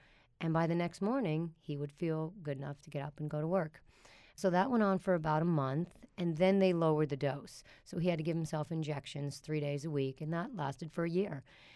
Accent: Pittsburgh, Pennsylvania, United States; And that worked out well for us because I'm from Pittsburgh.

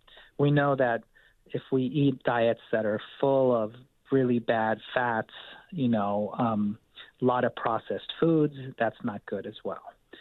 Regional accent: California, United States; I'm a Californian originally. In-N-Out is from California. And when I go to In-N-Out, I have my cheeseburger because it reminds me of California and being a kid.

